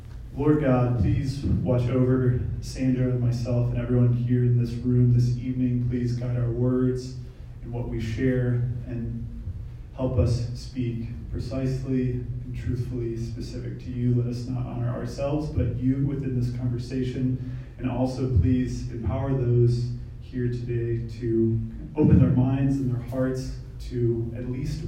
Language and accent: English; Chicago, Illinois, United States; now in Atlanta, United States; So I'm originally from Chicagoland area, so just to give you a little bit of an introduction about myself. So I grew up in Chicago, was a cradle Catholic, fourth generation Highland Park, North Suburbs.